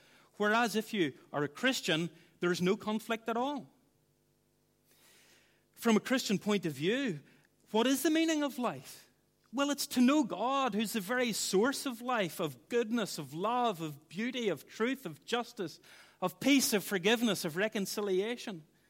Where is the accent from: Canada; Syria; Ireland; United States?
Ireland; I am from Ireland, so maybe you can let me away with it.